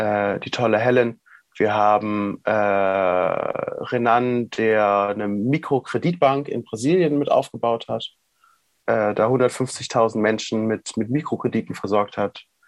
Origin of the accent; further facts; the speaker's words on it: Berlin, Germany; Ich bin in Berlin aufgewachsen